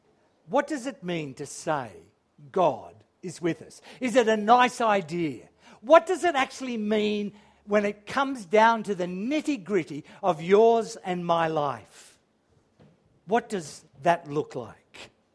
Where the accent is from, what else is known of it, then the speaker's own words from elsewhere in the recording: Sydney, New South Wales, Australia; And we grew up in Sydney, and often for us, Christmas was going back visiting my mother's family in particular.